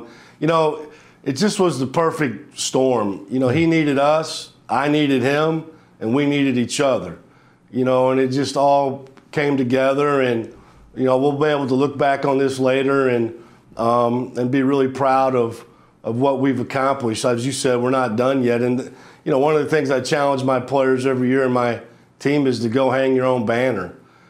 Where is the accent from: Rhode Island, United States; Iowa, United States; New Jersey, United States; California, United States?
Iowa, United States; Lone Tree; I wouldn't be a coach if it wasn't for where I grew up in Lone Tree, Iowa